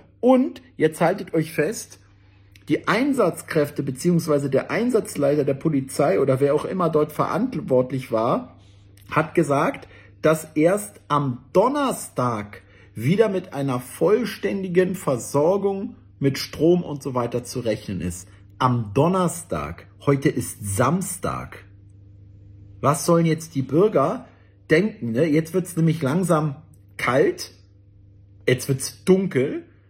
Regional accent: Berlin, Germany; Also das ist hier meine Heimat. Man sieht hier auch dort, wo er jetzt gerade gefilmt

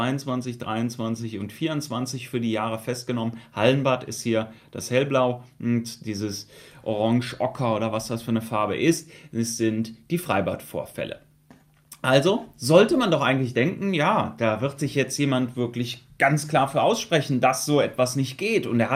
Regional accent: Cologne, North Rhine-Westphalia, Germany; In meiner Heimatstadt Köln

